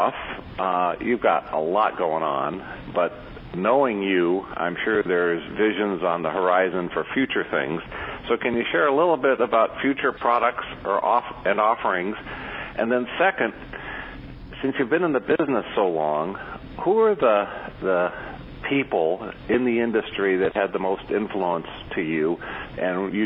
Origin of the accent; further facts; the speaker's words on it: Gardena, California, United States; now in Laguna Niguel, United States; Actually, I'm calling from Laguna Niguel, but like Darren, I grew up in Gardena